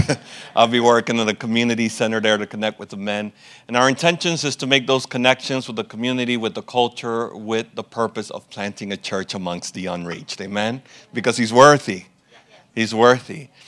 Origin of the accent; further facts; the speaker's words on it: Dominican Republic; now in Toledo, United States; That yes led us to Toledo, Ohio, even though I'm from Dominican Republic and I like it warm.